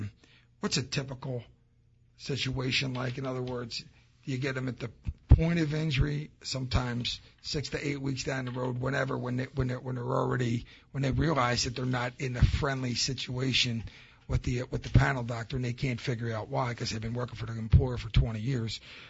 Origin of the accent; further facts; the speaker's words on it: Philadelphia, Pennsylvania, United States; I come from East Falls, right? I can actually see the building, which explains why I'm the last one here.